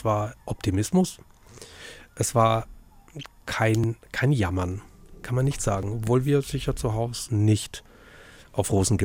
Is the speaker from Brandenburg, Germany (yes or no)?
no; Würzburg, Bavaria, Germany; Mein erster Klavierlehrer war gleichzeitig Organist in meiner Heimatgemeinde in Würzburg